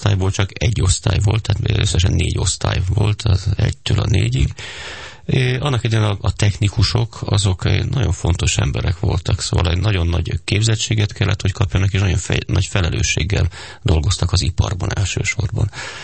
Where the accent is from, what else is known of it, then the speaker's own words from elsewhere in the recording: Miskolc, Borsod-Abaúj-Zemplén, Hungary; Én alapvetően miskolci vagyok, és Miskolc mögött ott van a bükkbe teli van barlangokkal